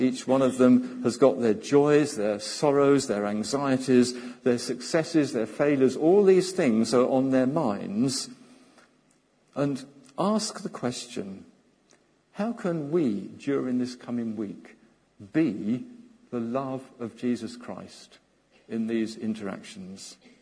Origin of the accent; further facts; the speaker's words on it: United Kingdom; I mean, sometimes we do feel a bit shy. We're British, for heaven's sake. We all feel that way.